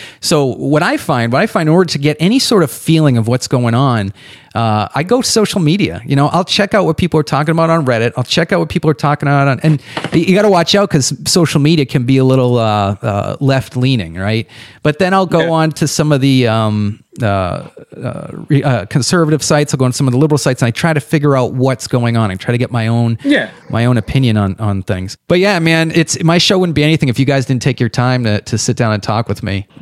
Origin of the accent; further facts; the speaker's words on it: Ireland; Well, I'm Irish, and I say...